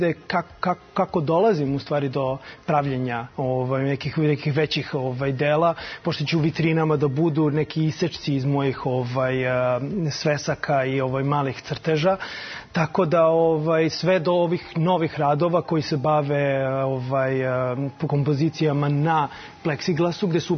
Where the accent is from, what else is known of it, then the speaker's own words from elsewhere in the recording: Belgrade, Serbia; drago mi je da je to u mom rodnom gradu Beogradu